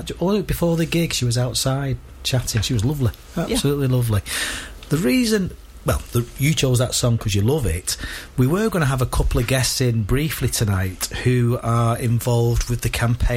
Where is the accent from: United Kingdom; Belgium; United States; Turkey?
United Kingdom; Burtonwood, North West England; I'm from Burton Wood. I know the pub.